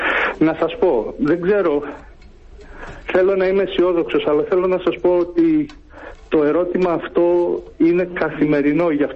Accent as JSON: {"language": "Greek", "town": "Thessaloniki", "region": "Central Macedonia", "country": "Greece", "lives_now": "Athens, Greece", "said": "να σας πω ότι είμαι Θεσσαλονικιός στην καταγωγή, άσχετο αν ζω χρόνια στην Αθήνα."}